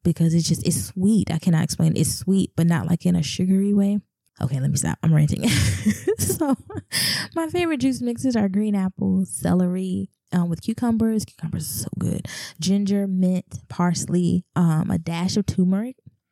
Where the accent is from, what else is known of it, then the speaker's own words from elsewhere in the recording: the South, United States; Don't judge me, I'm from the South.